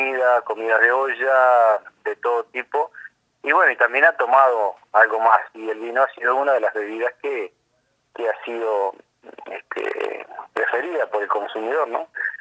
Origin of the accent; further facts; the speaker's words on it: Uruguay; como los uruguayos, viste que somos siempre de llegar a último momento